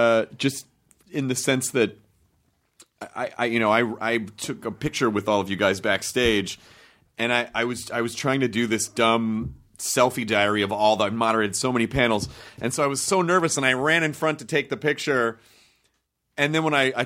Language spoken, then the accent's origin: English; Memphis, Tennessee, United States; I'm from Memphis.